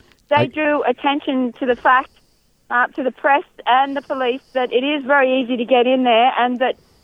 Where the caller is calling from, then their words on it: Shoalwater Bay, Queensland, Australia; Yes, this is right. We're reporting from Shoalwater Bay up here at the Peace Convergence Frontline Action.